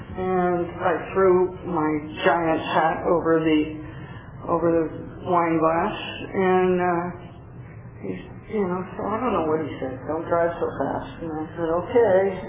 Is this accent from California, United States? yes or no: yes; San Mateo, California, United States; I was born and raised in San Mateo, California, and that's a little south of San Francisco. I was in seventh grade during the Summer of Love